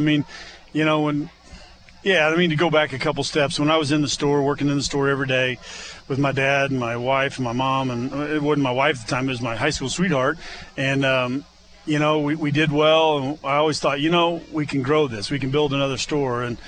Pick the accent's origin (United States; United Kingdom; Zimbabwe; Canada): United States; Raytown, Missouri; I was raised in Raytown, Missouri. Born at St. Luke's Hospital, just 5 miles away.